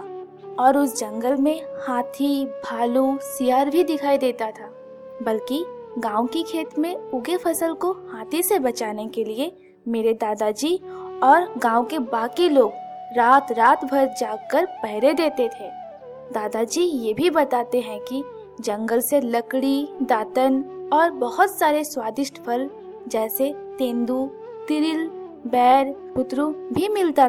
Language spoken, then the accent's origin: Hindi; Pawda, Jharkhand, India; मेरा गाँव का नाम पावड़ा है। मेरा गाँव पूर्वी सिंहभूम में स्थित मोहंडर खान से 2 किलोमीटर की दूरी पर है। मेरे दादाजी … इस गांव में सालों से रहते हैं